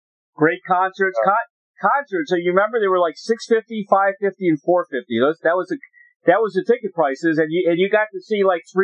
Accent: Maryland, United States; also born or lived in Washington, D.C.; I grew up in Maryland, in D.C., in that area.

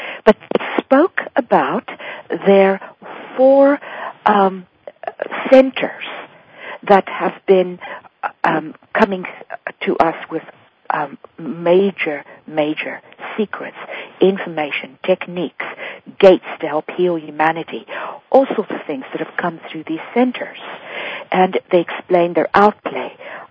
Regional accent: Vietnam; also born or lived in Paris, France; I'm from Vietnam and originally raised in Paris

